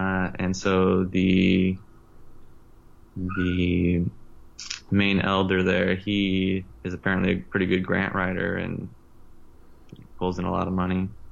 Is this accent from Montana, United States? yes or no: yes; Montana, United States; And I spent a lot of time growing up in Montana, and there was definitely a native community there.